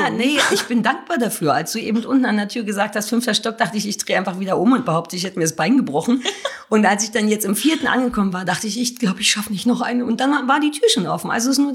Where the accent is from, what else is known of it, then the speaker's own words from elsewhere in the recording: Berlin, Germany; ich bin auch wirklich in Berlin-Mitte groß geworden. Also unterm Fernsehturm habe ich als Kind rumgehangen. Meine Schule war 100 Meter vom Fernsehturm entfernt.